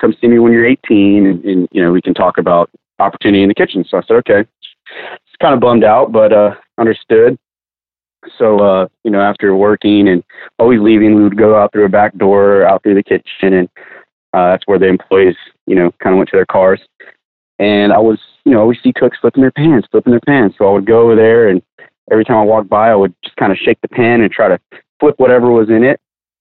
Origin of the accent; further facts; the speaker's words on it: Pearland, Texas, United States; I'm from Pearland, Texas. Grew up out here all the way from elementary through high school. Went to school at Pearland High